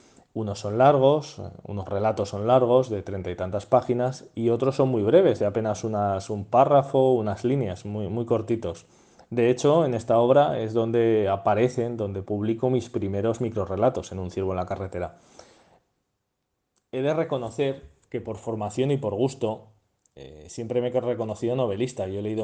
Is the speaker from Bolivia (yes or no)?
no; Zaragoza, Aragon, Spain; born there; nací en Zaragoza hace ya unos cuantos años, tantos como 45 para 46, este agosto, nací en el 77 concretamente